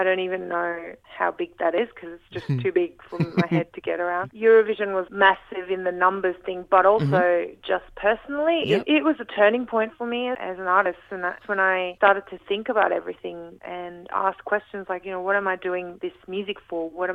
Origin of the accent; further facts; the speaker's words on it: Brisbane, Queensland, Australia; And also I'm playing my hometown Tivoli in Brisbane as well